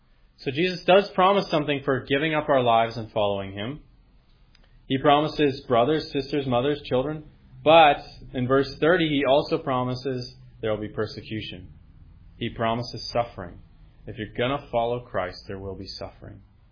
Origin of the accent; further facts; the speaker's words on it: United States; That's a rebuke for me as an American, from very wealthy people in the States.